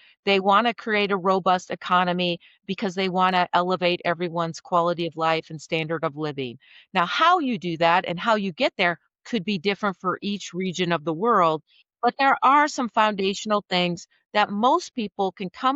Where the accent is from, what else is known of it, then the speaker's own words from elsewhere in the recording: United States; Because I might know what I know from my background in the space industry, being an American